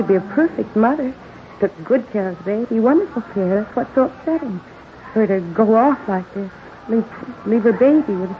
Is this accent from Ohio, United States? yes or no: yes; Cincinnati, Ohio, United States; Oh, no. I'm from Cincinnati. I got on the bus there and then went down to Dallas.